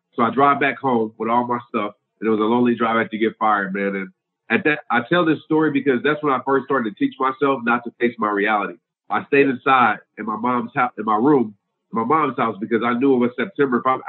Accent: New Orleans, Louisiana, United States; also born or lived in Little Rock; So grew up in New Orleans, Louisiana. I mean, I was born in Little Rock, but I moved to New Orleans when I was like a few months old.

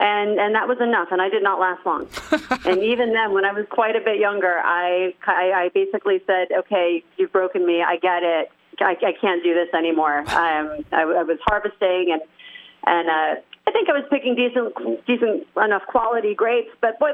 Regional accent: New Jersey, United States; So I grew up in New Jersey and I didn't grow up in a family that drank wine

